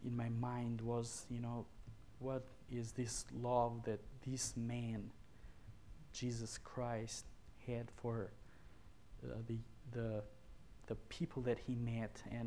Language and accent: English; Albania; born there; English is a second language; I was born in Albania, so in a family that, you know, they were calling themselves Muslim